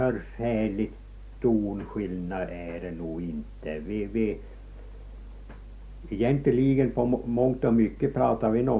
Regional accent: Västernorrland County, Sweden; Vi är ju ångermanlänningar vi, och de är jämtlänningar.

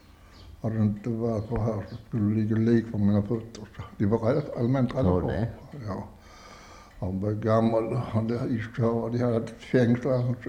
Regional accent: Ängelstad, Kronoberg County, Sweden; Och jag vill ju gå till underbar där hemma i Ängelstad. Det var ett gammalt skitfattighus och där gick man annorlunda.

